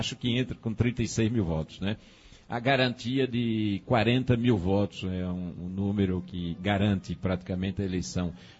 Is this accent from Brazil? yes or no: yes; Carnaíba, Pernambuco, Brazil; eu sou daqui, eu não estou descendo aqui, eu já vivo aqui no Pajeú, aqui é a minha terra, nasci em Carnaíba